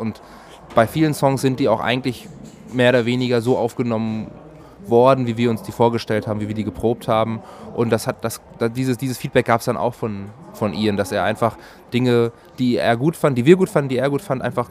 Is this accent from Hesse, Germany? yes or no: no; Burgdorf, Lower Saxony, Germany; Ich bin in Burgdorf bei Hannover aufgewachsen